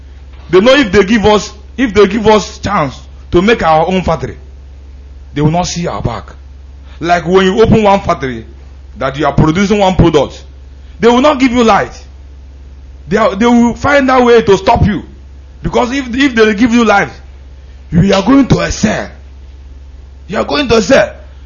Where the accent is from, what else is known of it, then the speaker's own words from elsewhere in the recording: Imo, Nigeria; I'm from Imo State.